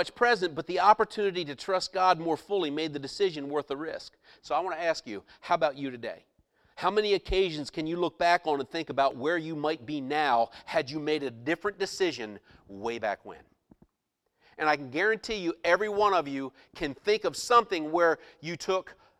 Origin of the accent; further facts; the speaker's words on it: Chesapeake Bay, United States; I was raised on the Chesapeake Bay, and so for several years I actually made my living as a waterman, crabbing and oystering